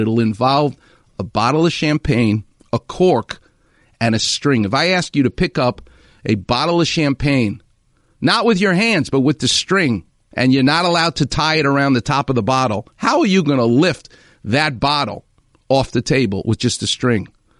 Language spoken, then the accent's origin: English; Queens, New York, United States; and I'm from Queens, not Brooklyn, by the way.